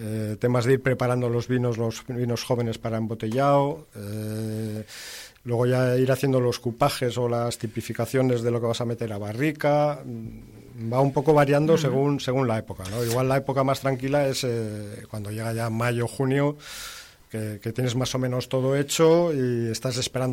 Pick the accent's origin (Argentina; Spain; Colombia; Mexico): Spain; San Sebastián, Basque Country; born or raised there; moved away as an adult; also born or lived in La Rioja